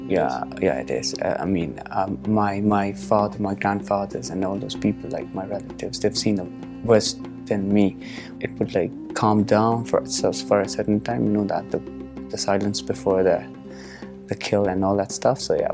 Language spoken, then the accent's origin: English; Jammu and Kashmir, India; I'm from Jammu and Kashmir, actually from the Kashmir occupied, Indian occupied side of the Kashmir. Did my studies from there as well.